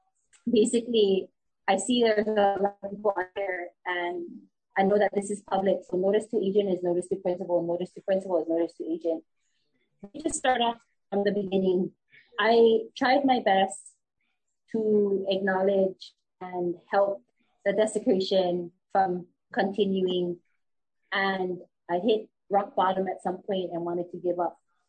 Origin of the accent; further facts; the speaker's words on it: Kalaheo, Hawaii, United States; I'm from the Ahupua of Kalaheo and the Moku District of Kona, the Moku Puni of Kauai.